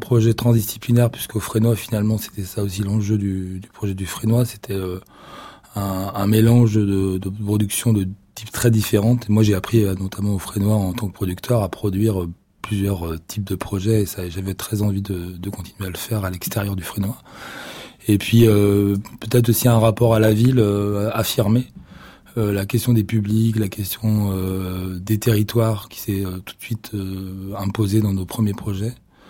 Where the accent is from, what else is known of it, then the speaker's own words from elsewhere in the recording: Brittany, France; now in Paris, France; je suis breton d'origine, quand même, je tiens à le dire.